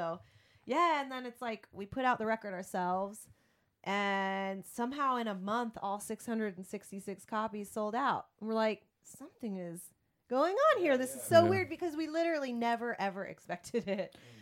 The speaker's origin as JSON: {"language": "English", "country": "United States", "tie": "born or raised there", "said": "as like an Asian woman, mixed race woman growing up in America"}